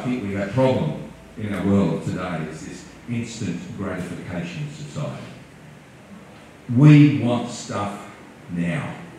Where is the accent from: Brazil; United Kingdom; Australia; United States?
Australia; Orange, New South Wales; When I was growing up, I grew up in West New South Wales in Orange Core